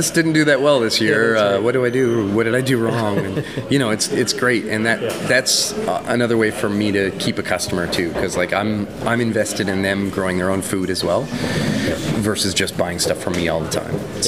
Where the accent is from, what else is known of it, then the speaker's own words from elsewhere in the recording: Ontario, Canada; I grew up in Ontario